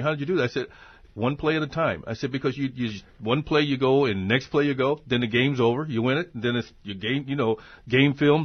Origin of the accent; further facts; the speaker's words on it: Portsmouth, Ohio, United States; especially in Toledo and my hometown, Portsmouth